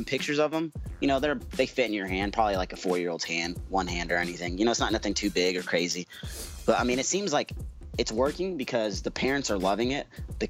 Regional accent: Oklahoma, United States; He said we're from Oklahoma. Yeah, we are, for sure.

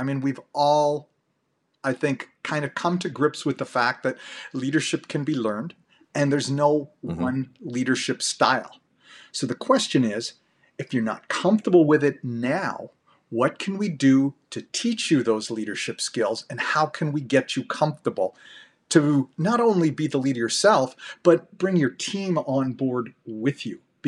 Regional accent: Canada; I'm from Canada. I'm up north, but it's still snowy here.

